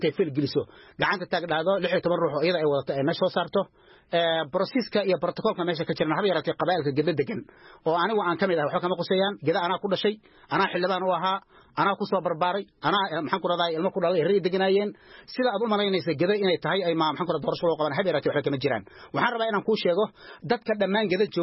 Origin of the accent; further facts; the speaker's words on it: Gedo, Somalia; gobolka Gedo oo gobolkayga ah oo aan maxaan ku raadahay ku soo barbaaray